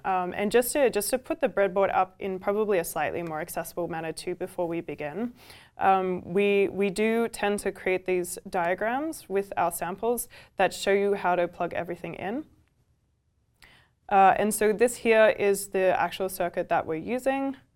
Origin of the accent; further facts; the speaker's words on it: New York, United States; they're also New York based. So I'm from New York.